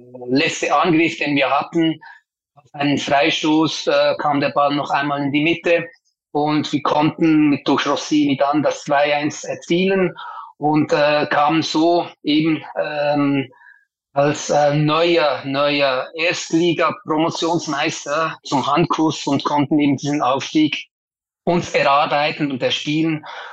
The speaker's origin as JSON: {"language": "German", "region": "Schaffhausen", "country": "Switzerland", "said": "Das war das letzte Spiel bei uns zu Hause in Schaffhausen"}